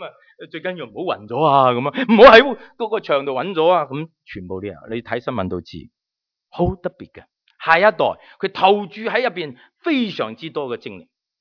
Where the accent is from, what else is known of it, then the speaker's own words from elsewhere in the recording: China; 因为我在中国长大，所以这些对于我来说很熟悉的入党党旗就是这样